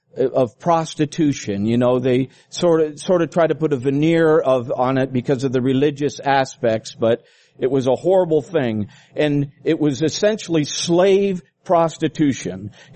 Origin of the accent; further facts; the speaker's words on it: Philippines; where I grew up in the Philippine Islands